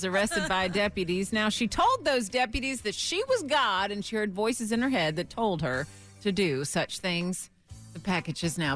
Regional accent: Florida, United States; Across a crazy story out of my home state of Florida

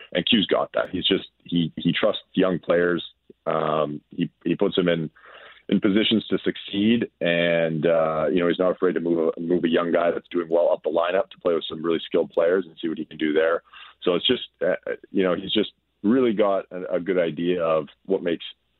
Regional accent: Winnipeg, Manitoba, Canada; also born or lived in Calgary; I'm from Winnipeg, actually, but I've been living in Calgary in the summer. We're about an hour away from the Rocky Mountains.

